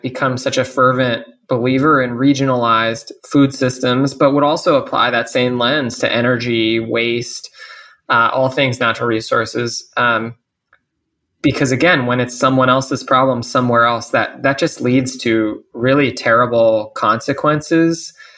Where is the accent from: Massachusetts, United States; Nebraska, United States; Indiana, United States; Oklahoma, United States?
Massachusetts, United States; Cape Cod; Well, so I grew up on Cape Cod, which is this sort of beautiful summer destination. I grew up scooping ice cream and frying seafood.